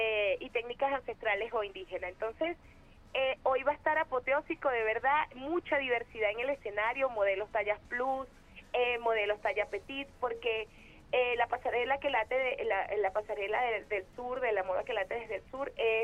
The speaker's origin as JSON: {"language": "Spanish", "town": "Caracas", "region": "Capital District", "country": "Venezuela", "said": "Bueno, es que yo soy de Propatria, yo soy de Casalta."}